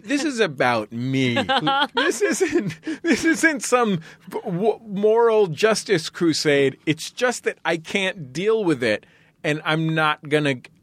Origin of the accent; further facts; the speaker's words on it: San Francisco, California, United States; I'm from San Francisco and my wife is from Marin County.